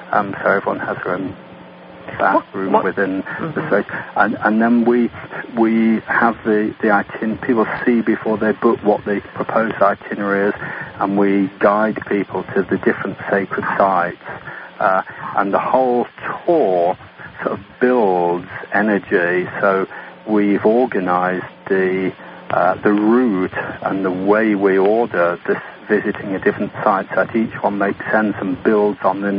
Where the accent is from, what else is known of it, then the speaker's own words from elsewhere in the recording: England, United Kingdom; now in United States; primarily because my wife, Cameron, is American and has family here, and I'm English and have family there, so we split our time.